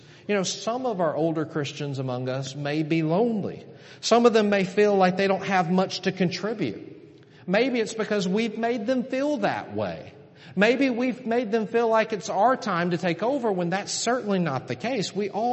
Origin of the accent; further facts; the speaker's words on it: Columbus, Mississippi, United States; I grew up in Columbus, Mississippi, and there was a woman there who was in her 80s.